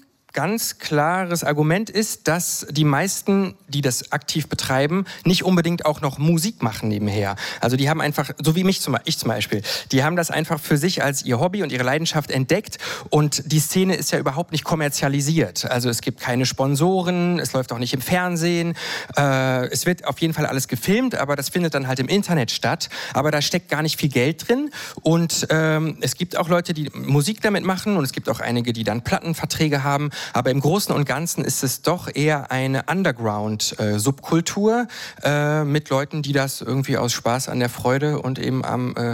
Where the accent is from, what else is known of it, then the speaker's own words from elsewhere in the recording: Frankfurt am Main, Hesse, Germany; bei einem Battle in Frankfurt am Main, meiner Heimatstadt.